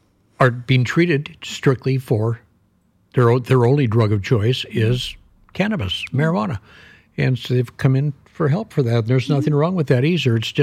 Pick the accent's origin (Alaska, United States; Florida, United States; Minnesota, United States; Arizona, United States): Minnesota, United States; I mean, we used to go back in the woods and get drunk. I mean, that's how I grew up in Minnesota.